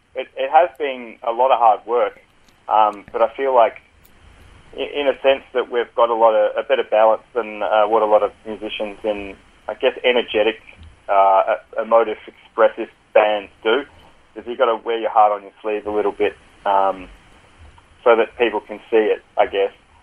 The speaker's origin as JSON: {"language": "English", "town": "Melbourne", "region": "Victoria", "country": "Australia", "tie": "born or raised there", "said": "I grew up in Melbourne"}